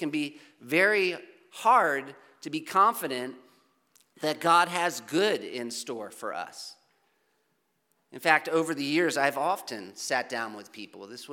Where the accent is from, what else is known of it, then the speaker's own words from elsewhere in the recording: East Coast, United States; now in California, United States; I was from the East Coast, and I had just moved to California